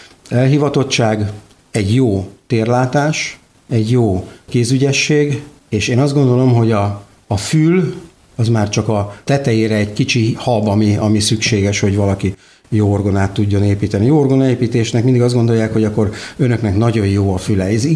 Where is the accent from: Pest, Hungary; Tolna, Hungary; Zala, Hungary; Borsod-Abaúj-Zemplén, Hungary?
Pest, Hungary; Taksony; also born or lived in Budapest; mivel én Taksonyban születtem, illetve Budapesten születtem, de Taksonyban gyerekeskedtem, Pestre közel följártunk